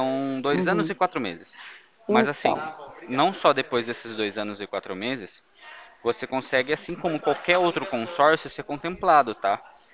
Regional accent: Mato Grosso, Brazil; não tenho mais o sotaque da minha família. Eu sou lá do Mato Grosso, então era meio puxado o sotaque.

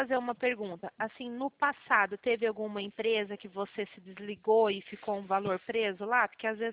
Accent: São Paulo, Brazil; now in Campinas, Brazil; eu estou aqui na região de Campinas, mas eu nasci e me criei em São Paulo.

